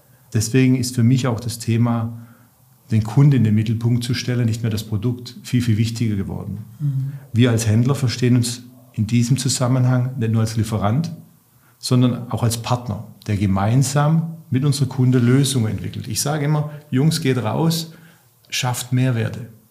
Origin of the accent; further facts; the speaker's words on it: Baden-Württemberg, Germany; accent: Swabian; Sie hören es ja unweigerlich in meinem Dialekt, wurde ich dann 40 Jahre alt und dann wird der Schwabe gescheit, sagt man ja so schön.